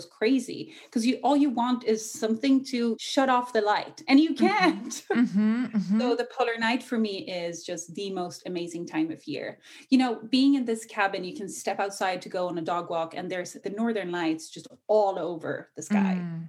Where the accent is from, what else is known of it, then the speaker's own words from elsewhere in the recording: Ireland; accent: Irish; also born or lived in Gothenburg, Sweden / Australia / England; now in Svalbard, Norway; So before this, I moved from Gothenburg, but I kind of grew up living in Ireland for a few years. So you'll hear a hint of Irish. I actually usually had like a super thick Irish accent, but it faded over the years.